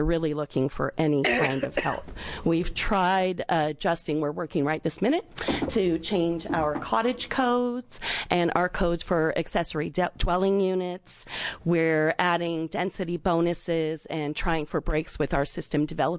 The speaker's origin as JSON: {"language": "English", "town": "Bend", "region": "Oregon", "country": "United States", "said": "I'm from Bend, Oregon, and I was recently elected to the Bend City Council."}